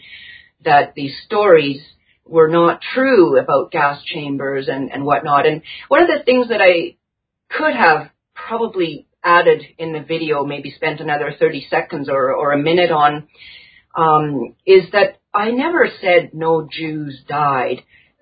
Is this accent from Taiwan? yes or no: no; Canada; born or raised there